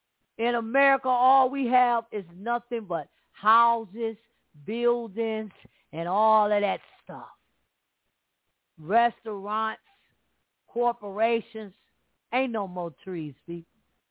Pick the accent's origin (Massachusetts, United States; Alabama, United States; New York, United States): Alabama, United States; I'm from Alabama, man. I growed up around nothing but fruit trees.